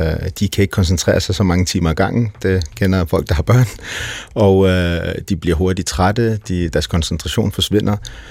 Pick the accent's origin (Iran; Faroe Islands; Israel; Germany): Iran; now in Denmark; vi er jo flygtet fra Iran, så da min far i sin tid flygtede, så var vi jo 3 drenge alene med vores mor